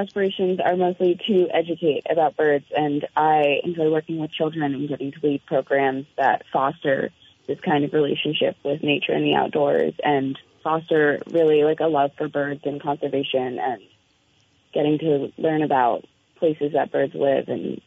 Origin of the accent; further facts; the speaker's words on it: New Jersey, United States; And I grew up in New Jersey, which is a great state for watching birds as well.